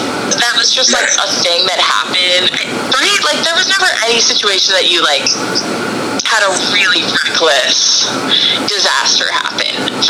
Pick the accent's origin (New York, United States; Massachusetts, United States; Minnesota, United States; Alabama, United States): Minnesota, United States; Minneapolis; I guess there's, like, so many differences just because I grew up in the Twin Cities. Like, so, I don't know. Le- leaving Minneapolis, I guess I'll compare it to the homesicknesses that I have now.